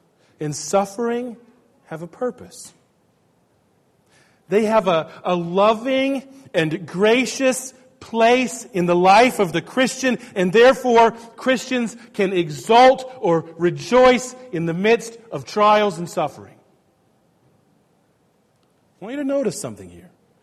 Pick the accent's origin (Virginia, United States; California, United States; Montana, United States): Montana, United States; there is this family that I know from where I grew up in Montana.